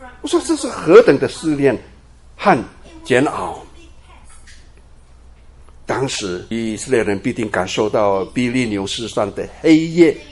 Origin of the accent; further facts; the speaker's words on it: East Taiwan, Taiwan; 你知道我出生在台湾东部小小的村落，当时乡下很多地区没有电，所以我住的地方也没有电